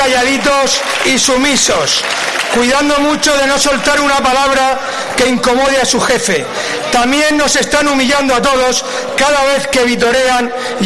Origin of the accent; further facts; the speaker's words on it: Spain; Yo soy español.